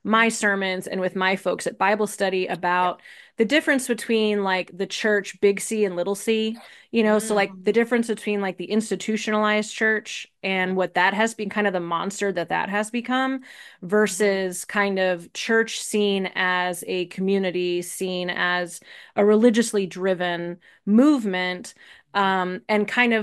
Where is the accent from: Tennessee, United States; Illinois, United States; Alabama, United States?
Illinois, United States; Evanston; And there's that phrase too, like that I heard a lot growing up in Evanston